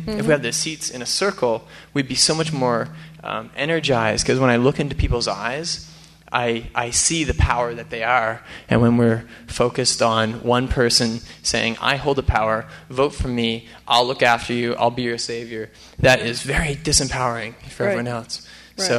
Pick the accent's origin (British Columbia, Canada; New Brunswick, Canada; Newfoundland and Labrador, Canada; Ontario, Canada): New Brunswick, Canada; Saint John; I'm a Canadian citizen. I'm from St. John, New Brunswick, on the east coast of Canada.